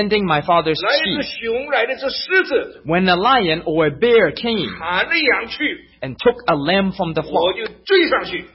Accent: Zhejiang, China; English is a second language; But I don't even know how to speak Shanghainese. But I am originally from Zhejiang.

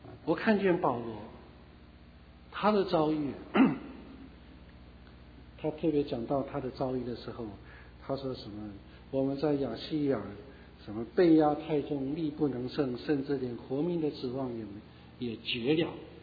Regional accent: China; 我们中国人都盼望做医生了

